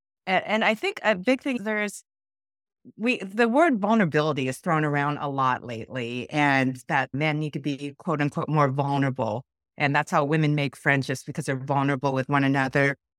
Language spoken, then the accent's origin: English; Seattle, Washington, United States; also born or lived in South Korea; I was born in South Korea but raised in Seattle, Washington. I was adopted, so I've been here since I was about a year old.